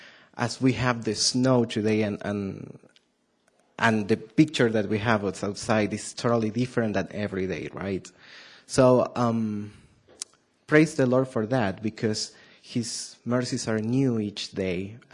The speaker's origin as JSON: {"language": "English", "country": "Argentina", "second_language": "English", "said": "I know that you today will pay a lot of attention because I have a really strong accent, okay? That's because I'm from Argentina."}